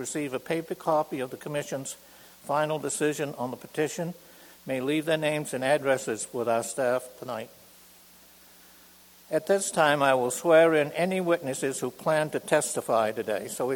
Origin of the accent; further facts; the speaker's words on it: Maine, United States; And I'm from Piscataquis County.